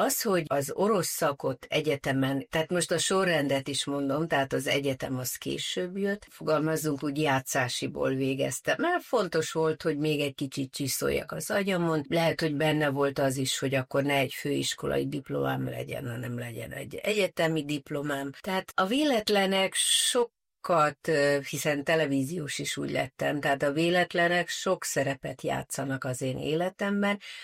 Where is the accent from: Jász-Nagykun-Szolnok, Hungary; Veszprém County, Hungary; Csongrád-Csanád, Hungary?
Jász-Nagykun-Szolnok, Hungary; Tiszatenyő; Szolnok, szülővárosom, de nem ott töltöttem a gyerekkoromat, hanem mellette egy nagyon kicsi faluban, Tiszatenyő a neve. De kötődöm erősen Szolnokhoz, hiszen az imádott anyai nagyszüleim ott értek.